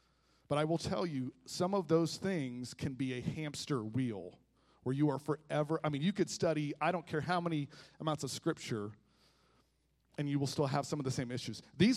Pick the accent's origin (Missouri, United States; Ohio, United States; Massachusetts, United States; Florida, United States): Florida, United States; Melbourne; I'm from the city, I'm from Melbourne, Florida